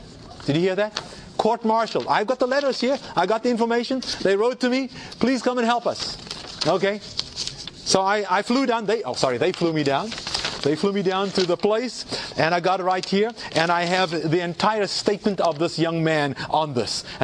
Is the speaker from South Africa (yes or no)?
yes; South Africa; I grew up in South Africa.